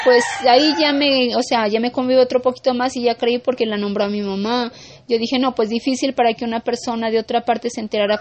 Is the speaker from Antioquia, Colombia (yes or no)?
no; Palmira, Valle del Cauca, Colombia; born there; Sí, ya nací en Palmira